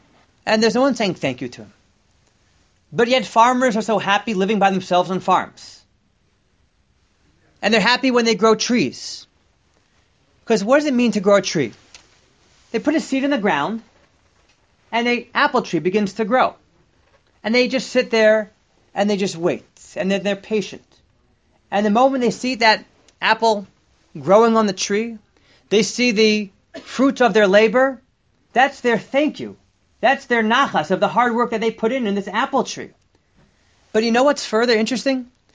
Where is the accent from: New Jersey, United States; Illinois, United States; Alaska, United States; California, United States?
New Jersey, United States; I don't know about you, but growing up in New Jersey, on Tu B'Shvat they gave out, what fruit would they give out?